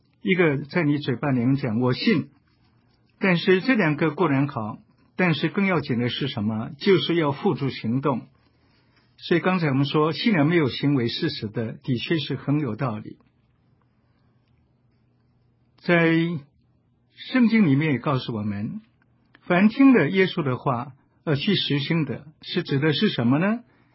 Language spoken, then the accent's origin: Chinese; Xiamen, Fujian, China; 我也到了福建我的故乡厦门，